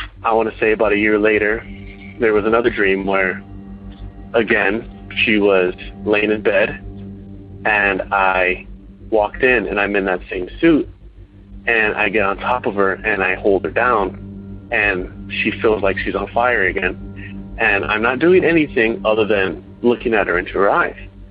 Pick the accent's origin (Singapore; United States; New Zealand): United States; Irvine, California; I'm from Irvine, California.